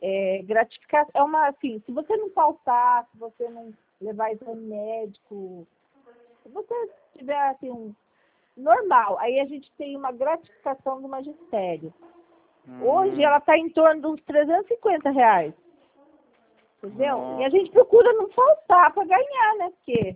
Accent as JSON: {"language": "Portuguese", "town": "Cabreúva", "region": "São Paulo", "country": "Brazil", "lives_now": "Jundiaí, Brazil", "said": "Porque eu sou de Cabreúva, eu trabalho em Cabreúva, entendeu? Eu moro em Jundiaí, mas trabalho em Cabreúva."}